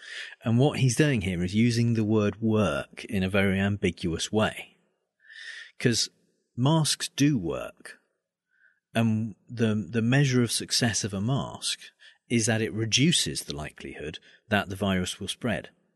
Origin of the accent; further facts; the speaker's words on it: United Kingdom; And although I'm a Brit, I don't know as much about British politics as